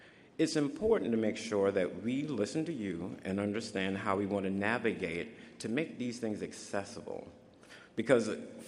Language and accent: English; Southern United States, United States; For those who know me as a Southerner, I love to stay up late and talk.